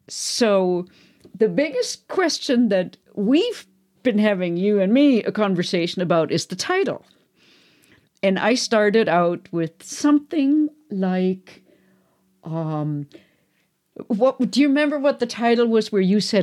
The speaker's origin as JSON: {"language": "English", "country": "Germany", "second_language": "English", "moved": "as an adult", "lives_now": "United States", "said": "I'm German. And you and I are both first generation immigrants. You're from Malaysia, I'm from Germany."}